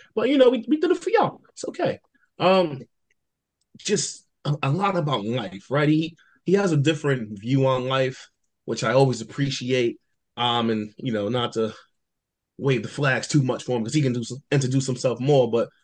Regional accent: New Jersey, United States; where you from? And I'm like, oh, Jersey.

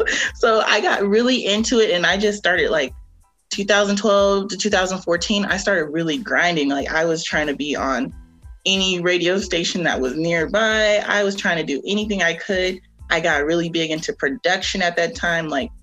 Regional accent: Stockton, California, United States; I'm from Stockton, California. Shout out to the 209.

